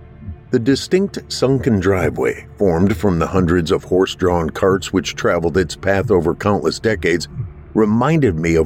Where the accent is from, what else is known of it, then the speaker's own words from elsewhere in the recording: Michigan, United States; One day they found out I was from Michigan, so suddenly